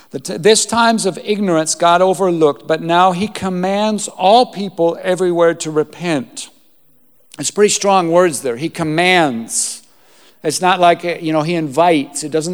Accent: Minnesota, United States; moved away as an adult; now in Costa Rica; Now, sometimes, you know, we live in Costa Rica. I'm originally from Minnesota. Some people don't believe that, but I am from Minnesota. You betcha.

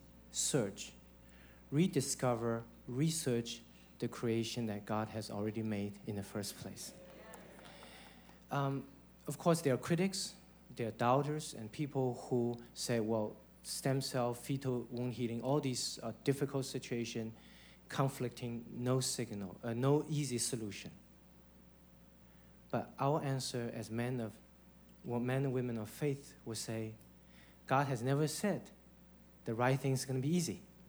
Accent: China; I grew up in China during a time called Cultural Revolution.

